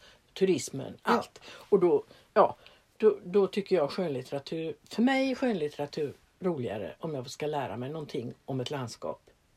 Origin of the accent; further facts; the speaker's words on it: Gothenburg, Västra Götaland County, Sweden; now in Öland, Sweden; Ja, som kom från Göteborg och västkusten där det är blött på marken.